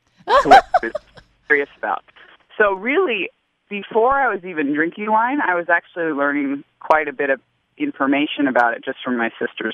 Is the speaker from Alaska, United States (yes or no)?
yes; Alaska, United States; moved away; Yeah, so I grew up in Alaska, and really wine hasn't been coming into the state at a higher level of quality until probably the last decade. I don't live there now